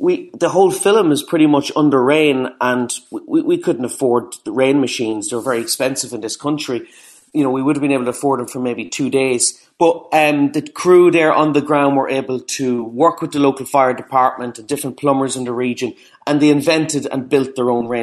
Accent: Cavan, Ulster, Ireland; my hometown where I'm from, it's Cavan, and it's a small kind of small Irish town in the South Ulster in Ireland.

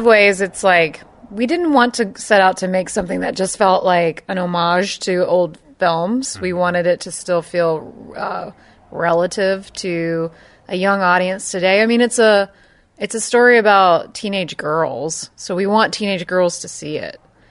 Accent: Bible Belt, United States; Yeah, but I grew up in the Bible Belt.

